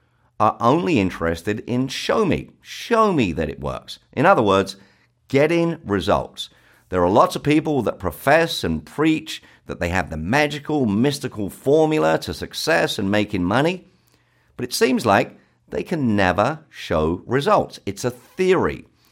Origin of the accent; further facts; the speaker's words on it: Brixton, London, United Kingdom; I am from the South. I'm from a place called Brixton in South London.